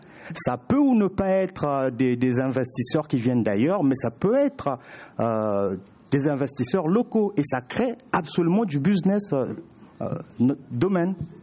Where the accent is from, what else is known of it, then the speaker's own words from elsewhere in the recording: Republic of the Congo; Je viens du Congo Brazzaville